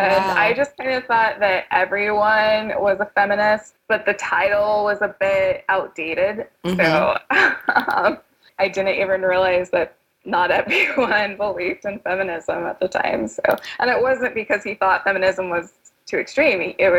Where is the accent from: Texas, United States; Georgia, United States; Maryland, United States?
Texas, United States; we went back to my home state for a little while. We went to Texas